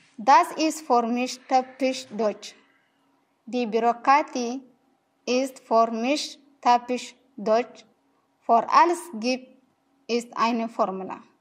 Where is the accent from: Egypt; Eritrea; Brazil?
Eritrea; German is a second language; now in Germany; Ich komme aus Eritrea.